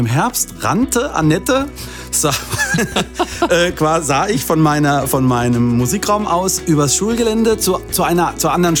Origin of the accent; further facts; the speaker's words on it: Hesse, Germany; Ich komme nämlich eigentlich aus der Marburger Gegend